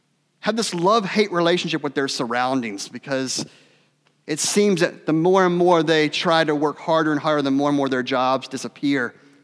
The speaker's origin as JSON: {"language": "English", "region": "Virginia", "country": "United States", "said": "I told you a little bit in my introduction that I am from Virginia originally, so I like that my children have southern names."}